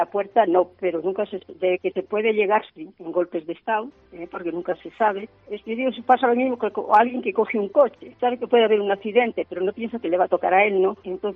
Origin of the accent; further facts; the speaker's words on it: Palacios de Río Pisuerga, Castile and León, Spain; Mi infancia en mi pueblo, aquí en Palacios de Río Pisuerga.